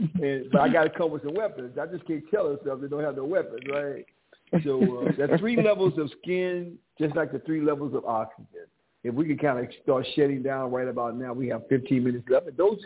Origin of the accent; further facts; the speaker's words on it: St. Louis, Missouri, United States; It's from my hometown, St. Louis, Missouri.